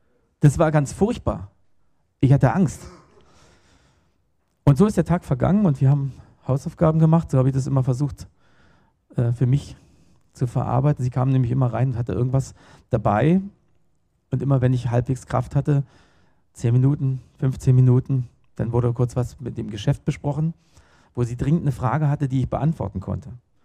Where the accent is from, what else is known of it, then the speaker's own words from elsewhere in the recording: Berlin, Germany; born there; moved away; Also ich komme gebürtig aus Berlin und da lebt auch meine Familie.